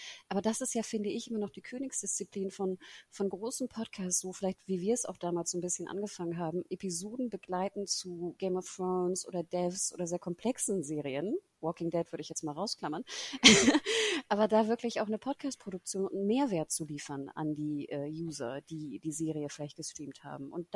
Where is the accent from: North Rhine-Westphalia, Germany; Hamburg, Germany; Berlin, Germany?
Hamburg, Germany; Und ich als Hamburgerin